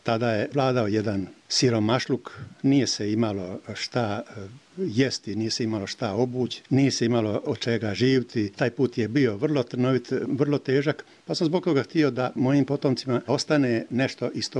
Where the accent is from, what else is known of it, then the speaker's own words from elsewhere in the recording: Hrvaćani, Republika Srpska, Bosnia & Herzegovina; born there; now in Prnjavor, Bosnia and Herzegovina; rođen sam u Hrvaćanima, trenutno živim u Prnjavoru.